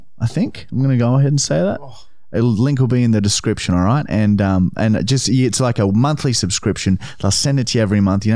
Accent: Brisbane, Queensland, Australia; We're from Brisbane though.

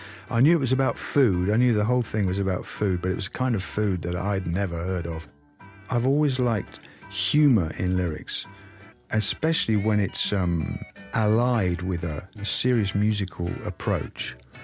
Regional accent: England, United Kingdom; music from the United States couldn't have been any more different to the stuff that we were served up as English kids.

